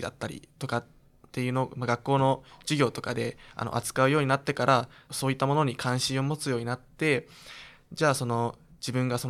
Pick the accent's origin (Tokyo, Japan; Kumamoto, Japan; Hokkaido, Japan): Tokyo, Japan; Setagaya; 僕は世田谷生まれ世田谷育ちで、